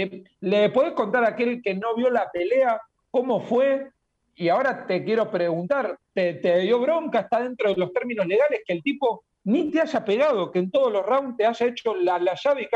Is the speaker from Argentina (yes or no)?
yes; Argentina; como argentino